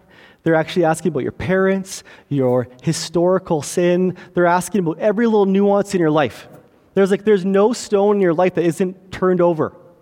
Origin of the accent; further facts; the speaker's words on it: Kelowna, British Columbia, Canada; also born or lived in Quesnel; I grew up in Kelowna, and I was born and raised in Kelowna. In grade 8, my mom decided she met a guy who worked at a pulp mill in Quesnel, right?